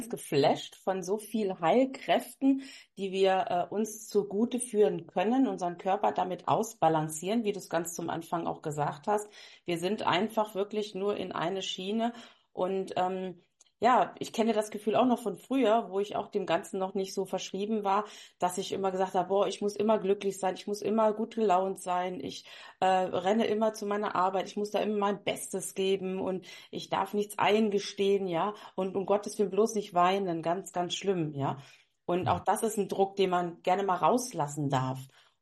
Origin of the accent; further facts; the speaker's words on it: Lower Saxony, Germany; Steinhuder Meer. Hatte ich ja vorher schon mal ganz kurz gesagt. Ich komme ja auch aus der Region dort hinten